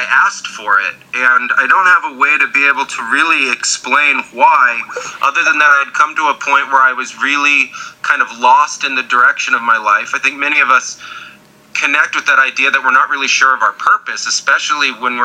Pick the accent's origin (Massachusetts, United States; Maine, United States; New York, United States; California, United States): California, United States; Yeah, well … I'm originally from California. Studied at the University of Colorado at Boulder, studied anthropology